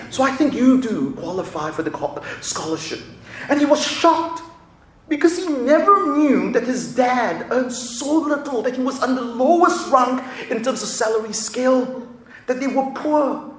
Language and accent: English; Singapore; I grew up in Singapore. In Singapore, we have to learn two languages, English and another language of your choice. Being ethnically Chinese, I studied Chinese.